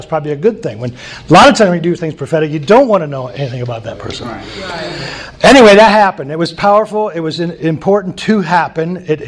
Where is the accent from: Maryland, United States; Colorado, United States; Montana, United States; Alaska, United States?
Montana, United States; We're from Montana. That's a pretty good-sized crowd.